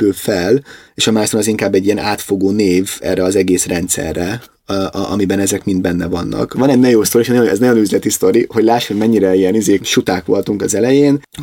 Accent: Hungary; És ez tényleg egy magyar dolog. Ez mi magyarként nagyon hangsúlyunk

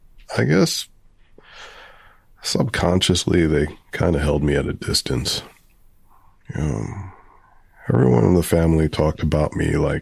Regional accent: Providence, Rhode Island, United States; Well, I grew up in Providence on the Cranston Line, close to Roger Williams Park.

